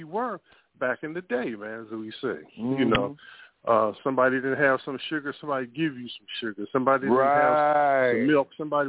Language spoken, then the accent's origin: English; Illinois, United States; now in Milwaukee, United States; I always tell this story because I'm not originally from Milwaukee. I'm from Southern Illinois, which is, you know